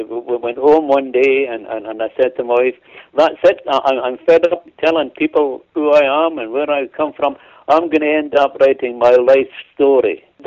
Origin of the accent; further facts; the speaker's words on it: Scotland, United Kingdom; moved away as an adult; now in Canada; I was born into poverty in Scotland, extreme poverty. I was the poorest family in town by far, and the extent I was living at and when I came to Canada wasn't much better